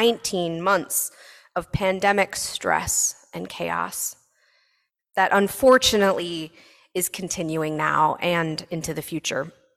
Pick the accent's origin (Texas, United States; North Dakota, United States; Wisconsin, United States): Texas, United States; also born or lived in Memphis, Tennessee; I grew up relatively near the Trinity River in Texas. I spent a few years enjoying the mighty Mississippi in Memphis, Tennessee.